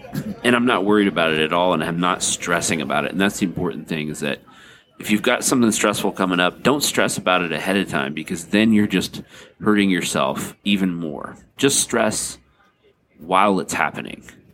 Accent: Georgia, United States; And I'm from Northeast Georgia, so New York is really different.

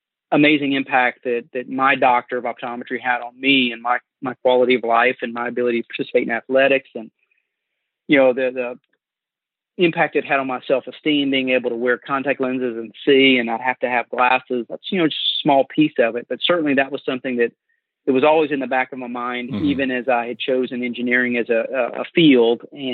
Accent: Baton Rouge, Louisiana, United States; had a great job opportunity in my hometown of Baton Rouge with what was then Exxon Chemical.

